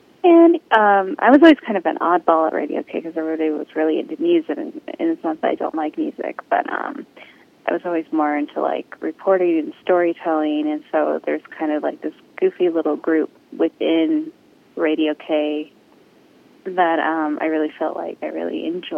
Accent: Wisconsin, United States; I grew up in Wisconsin, and my dad's house was in the country

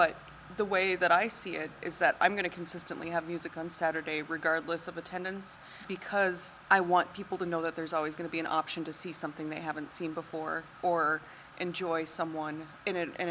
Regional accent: Grand Rapids, Minnesota, United States; I'm actually from the Grand Rapids area. I grew up here, graduated from Grand Rapids High School

